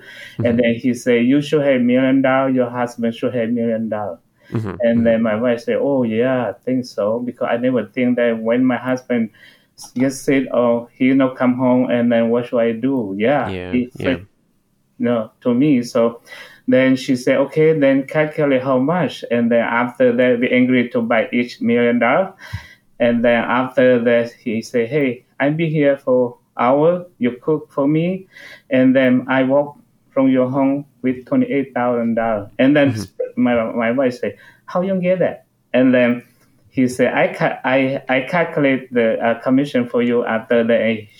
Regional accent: Laos; I came in from Laos.

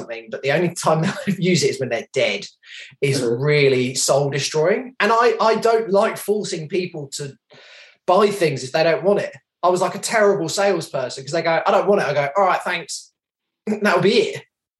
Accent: London, United Kingdom; I grew up in England, in the outskirts of London.

